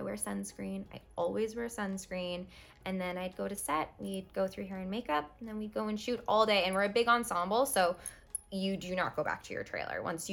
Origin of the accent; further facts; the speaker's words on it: Canada; because I'm Canadian and it's not available in Canada. It didn't air in Canada. So right now I'm